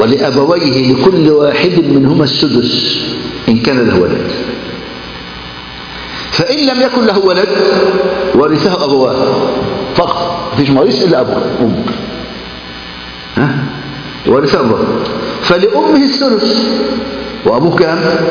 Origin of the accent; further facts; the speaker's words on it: Egypt; إن كان هوا عند بنت مطلقة، وده اللي حصل عندنا في مصر.